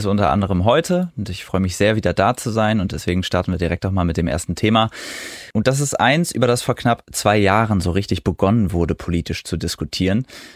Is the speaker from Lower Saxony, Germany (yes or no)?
yes; Osnabrück, Lower Saxony, Germany; Meine Heimatstadt Osnabrück